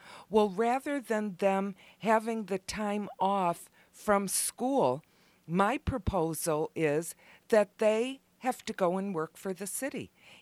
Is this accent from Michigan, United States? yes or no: yes; Lansing, Michigan, United States; I grew up in Lansing. I didn't know what was going on outside of my little corner of the world.